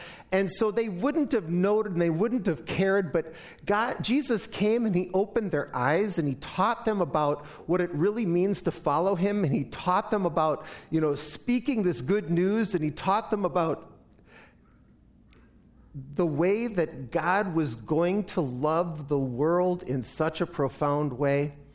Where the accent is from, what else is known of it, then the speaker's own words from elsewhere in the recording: New Rockford, North Dakota, United States; moved away as an adult; also born or lived in Milwaukee, Wisconsin; And then came the day for me to leave home. And I moved from New Rockford, North Dakota to Milwaukee, Wisconsin to go to college.